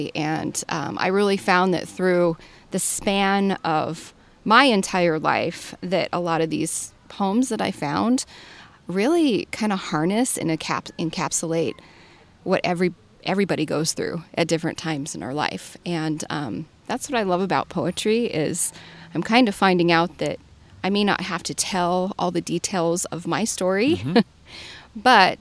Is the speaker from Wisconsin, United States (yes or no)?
no; Sheridan, Wyoming, United States; also born or lived in Buffalo, United States / Nebraska, United States; I grew up in Sheridan and moved to Buffalo my eighth grade year.